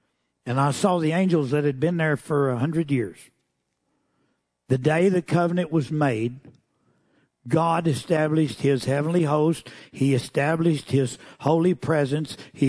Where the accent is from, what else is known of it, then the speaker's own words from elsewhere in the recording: Texas, United States; Our pride, my pride as a Texan, you know, always going to help you New Mexico people because, I mean, you just ain't got it like we do.